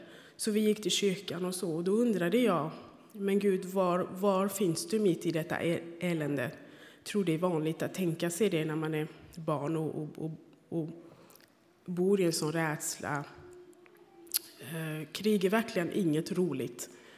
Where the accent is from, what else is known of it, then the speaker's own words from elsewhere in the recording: Burundi; now in Sweden; jag kom från Burundi. Och jag kom som flykting för att det råder krig i mitt land. Det började ungefär när jag var 7-8 år.